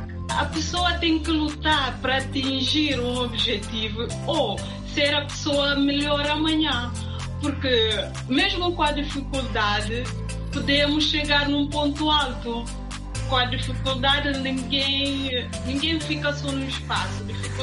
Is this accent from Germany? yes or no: no; Guinea-Bissau; Eu pretendo ir a Guiné-Bissau fazer uma coisa para contribuir para o meu país também.